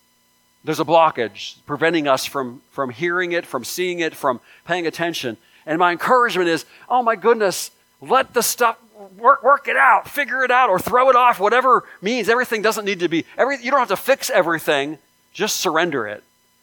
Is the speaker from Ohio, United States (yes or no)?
yes; Salem, Ohio, United States; from Salem, Ohio, pastor of Abundant Life Fellowship.